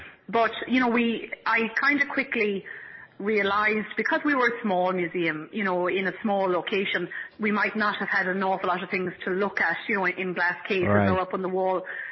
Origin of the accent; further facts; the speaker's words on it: Listowel, Munster, Ireland; Yeah, well, you know, Listowel, I think we're, you drink it in with the water in Listowel, this love of culture and heritage and history and writi